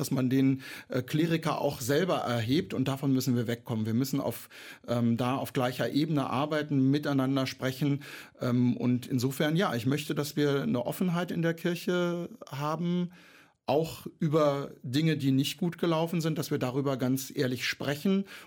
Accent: Berlin, Germany; ich könnte mir sehr, sehr gut vorstellen, außerhalb meiner Heimat Berlin hier sesshaft zu werden

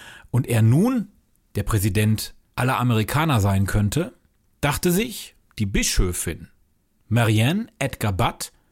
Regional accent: Recklinghausen, North Rhine-Westphalia, Germany; Vor 3 Jahren hatte ich hier bei uns in meiner Heimatstadt in Recklinghausen

